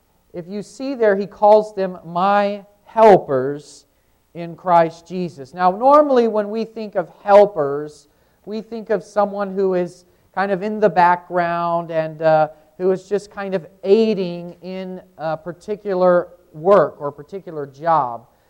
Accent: Seattle, Washington, United States; We're from Seattle. We've driven a long way to come see you guys this morning.

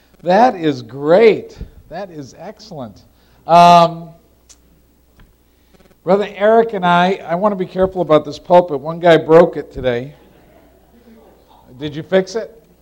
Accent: Massachusetts, United States; now in Vermont, United States; I grew up in Massachusetts, and I had known him from way back.

